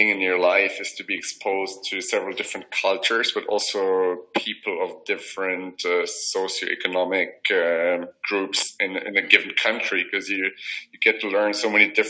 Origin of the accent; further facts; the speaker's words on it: Germany; I'm from Germany. We live in six different countries.